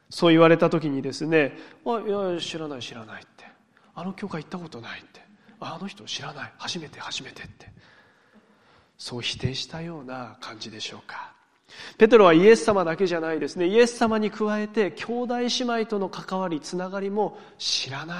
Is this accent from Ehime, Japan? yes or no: no; Fukushima, Japan; いや福島から来たんですよっていう話をしたら